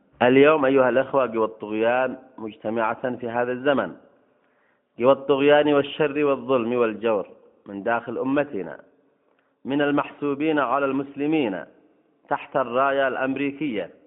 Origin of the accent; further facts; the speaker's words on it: Yemen; والأحداث التي يشهدها بلدنا اليمن